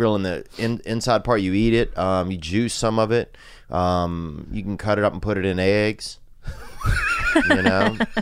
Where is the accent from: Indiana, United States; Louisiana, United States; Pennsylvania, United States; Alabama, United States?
Louisiana, United States; In Louisiana.